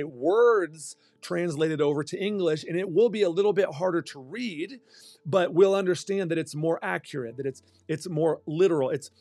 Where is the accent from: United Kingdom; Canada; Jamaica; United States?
United States; Texas; I grew up in Texas and we spoke Spanish a little bit